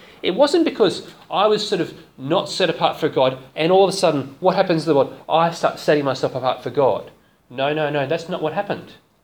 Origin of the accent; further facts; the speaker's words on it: Queensland, Australia; born there; I was born in Queensland, so I support the Queensland team, the Maroons.